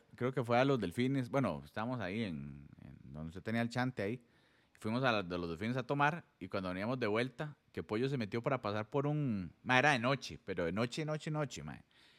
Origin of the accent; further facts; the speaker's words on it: Chile; yo soy de Chile.